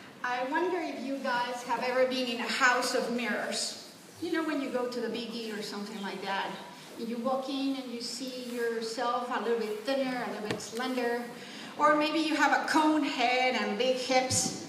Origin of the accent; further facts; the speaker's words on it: Mexico; English is a second language; when you hear my accent and you ask me where I am, I tell you Mexico. I'm a Mexican immigrant.